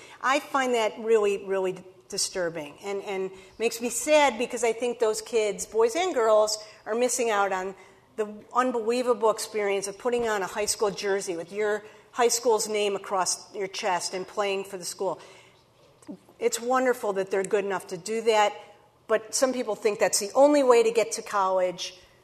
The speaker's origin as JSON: {"language": "English", "town": "Chicago", "region": "Illinois", "country": "United States", "tie": "born or raised there", "said": "I grew up in Chicago. I thought I would die at my desk at the Tribune."}